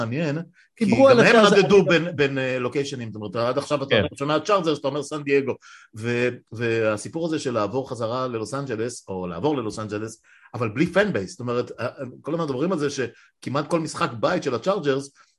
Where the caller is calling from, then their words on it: Hod HaSharon, Central District, Israel; אני יודע, מהוד השרון מדבר איתך.